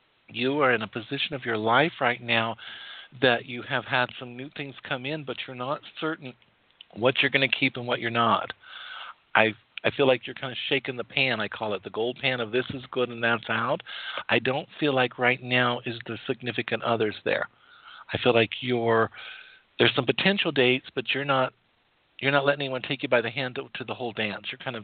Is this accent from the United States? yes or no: yes; Wyoming, United States; And those of you, I come from the Rocky Mountains, Wyoming.